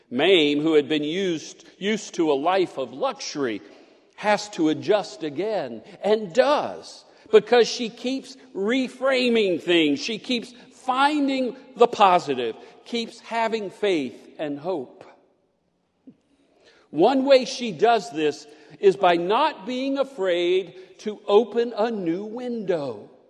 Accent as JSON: {"language": "English", "region": "the South", "country": "United States", "tie": "born or raised there", "said": "They broke all of the stereotypes I had been taught growing up in the South in the 60s and 70s about gay people."}